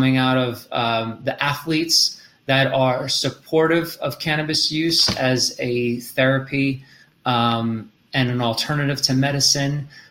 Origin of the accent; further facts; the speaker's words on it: New York, United States; Well, that's an easy one because like you, I'm a New Yorker.